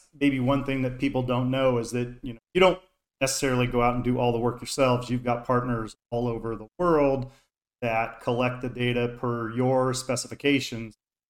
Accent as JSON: {"language": "English", "country": "United States", "said": "Hayden and I are US."}